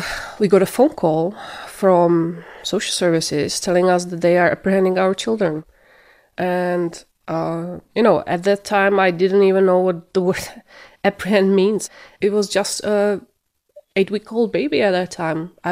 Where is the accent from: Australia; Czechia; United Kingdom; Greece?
Czechia; now in Canada; We are from the Czech Republic. We came in 2015. So it's been a while.